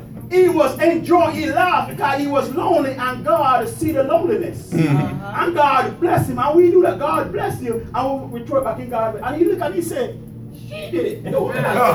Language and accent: English; Jamaica; I might use a little more different season because I'm from Jamaica.